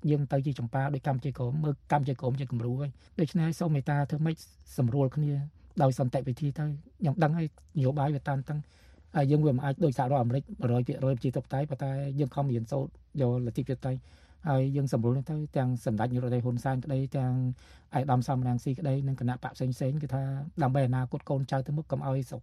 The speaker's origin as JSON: {"language": "Khmer", "region": "Mekong Delta", "country": "Vietnam", "said": "បាទយើងជាខ្មែរក្រមក៏ស្រឡាញ់ទឹកដីកម្ពុជាដូចដីយើងដែរព្រោះខ្មែរទាំងអស់គ្នាបារាំងយកដីខ្មែរទៅឲ្យយួន"}